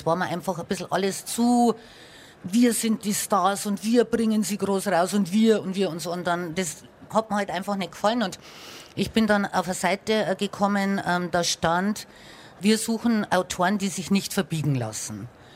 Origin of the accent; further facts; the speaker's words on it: Oberammergau, Bavaria, Germany; Ich bin groß geworden in Oberammergau, das ist ein bisschen größer und natürlich auch sehr touristisch und so. Aber ich wohne jetzt also in einem deutlich kleineren Dorf, also da ist Niederkaltenkirchen schon fast eine Großstadt dagegen. Also wir haben 140 Einwohner.